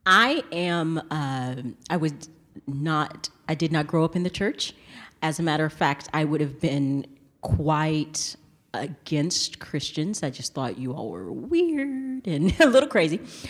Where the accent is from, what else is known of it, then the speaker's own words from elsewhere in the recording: Knoxville, Tennessee, United States; I'm from the South. And so she was in a rich part of the town where I lived in Knoxville. And I was in a poorer part, and I was, my family, we were poorer anyways.